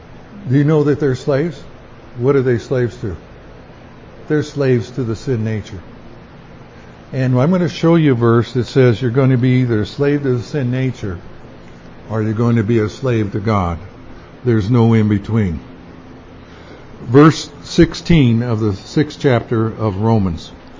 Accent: United States; So I grew up in America and I just love this idea of freedom

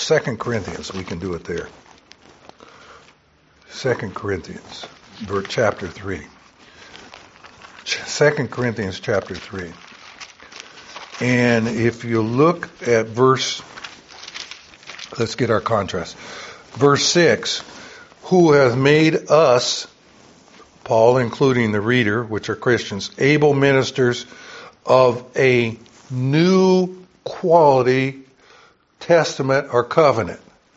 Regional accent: the South, United States; I grew up in the South

